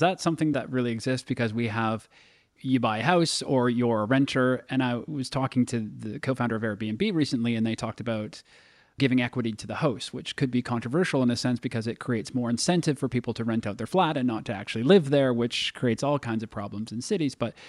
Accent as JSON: {"language": "English", "town": "Toronto", "region": "Ontario", "country": "Canada", "tie": "born or raised there", "said": "I've seen conversations from a number of cities, including my hometown in Toronto and Vancouver"}